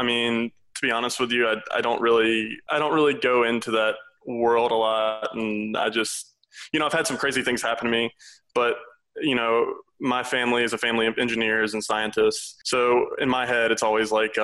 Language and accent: English; Louisiana, United States; I'm originally from South Louisiana.